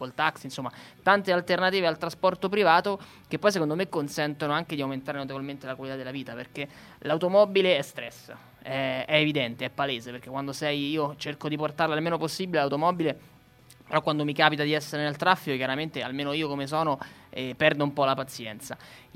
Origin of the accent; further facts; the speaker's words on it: Rome, Lazio, Italy; noi un po' come romani siamo un po' abituati all'utilizzo eccessivo dell'automobile